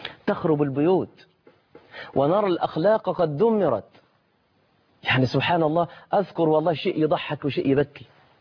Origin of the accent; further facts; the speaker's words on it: Egypt; ويقول رئيس الشرطة عندنا في مصر على رقبتي ولا على روحي